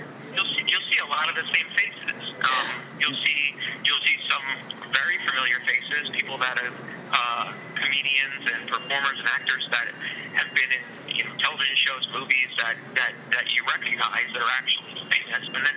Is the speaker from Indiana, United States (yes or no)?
no; Florida, United States; also born or lived in New Jersey / New York City; I'm originally from South Florida, and then I moved up to up north, and I was up in New Jersey.